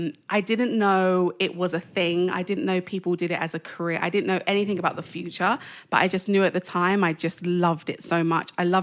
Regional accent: Edmonton, London, United Kingdom; I was born in North London and I was also raised in North London in a town called Edmonton, which is very far north. Edmonton N9

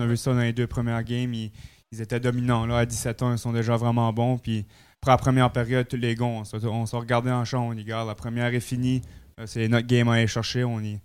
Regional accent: Moncton, New Brunswick, Canada; puis j'allais pratiquer avec Moncton, c'est à côté de chez nous, je viens de Moncton.

